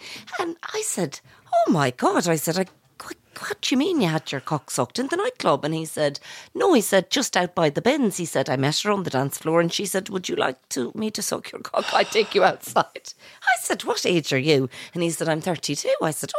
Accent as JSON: {"language": "English", "region": "Connacht", "country": "Ireland", "said": "I'm from Mayo and we didn't get"}